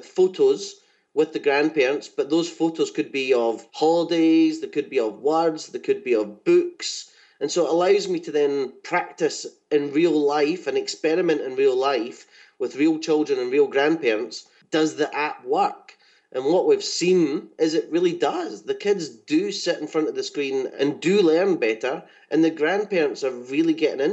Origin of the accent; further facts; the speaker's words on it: United Kingdom; I'm British and I'm married to an Australian.